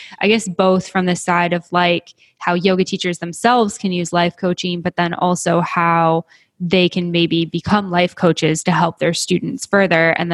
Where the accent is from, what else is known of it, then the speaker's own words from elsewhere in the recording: Canada; I'm Canadian, so we say physio.